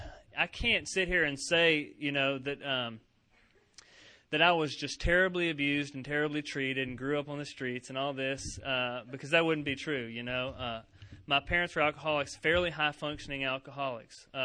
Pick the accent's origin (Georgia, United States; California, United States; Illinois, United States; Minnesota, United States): Georgia, United States; Savannah; born there; I was born in Savannah, Georgia in 1970 to an alcoholic family